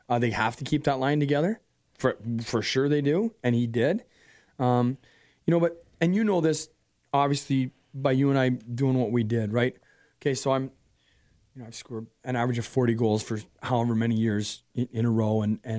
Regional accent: Toronto, Ontario, Canada; I'm born and raised in Toronto, but I love the Wings.

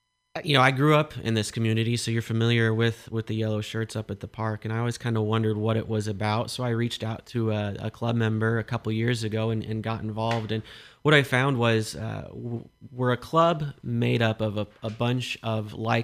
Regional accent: Brazil, Indiana, United States; I grew up here in Brazil, so I know how important the 4th of July celebration is as a child, right?

